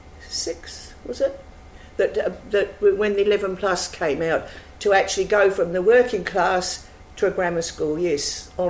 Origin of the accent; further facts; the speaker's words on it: Sandhurst, South East England, United Kingdom; No, I grew up in Sandhurst in Berkshire.